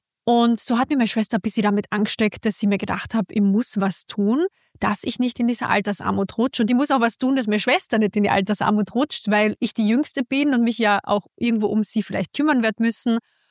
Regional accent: Carinthia, Austria; now in Vienna, Austria; Also ich komme aus einer Familie aus Kärnten. Ich habe aber komplett polnische Wurzeln und ich bin ganz normal aufgewachsen in Kärnten.

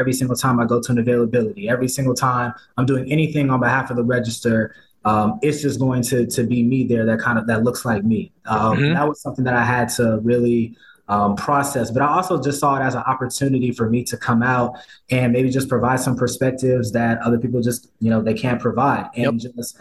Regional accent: Atlanta, Georgia, United States; Like, I'm born and raised in Atlanta. I'm used to being around a lot of people that look like me naturally

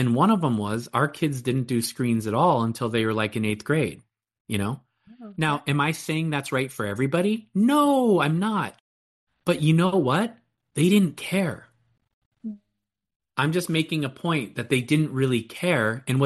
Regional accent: California, United States; But, like, I grew up in Silicon Valley.

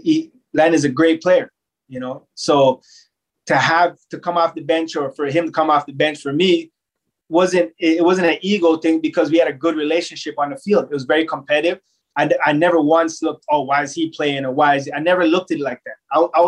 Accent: Canada; At that time, being Canadian and playing in the league was difficult as well, right?

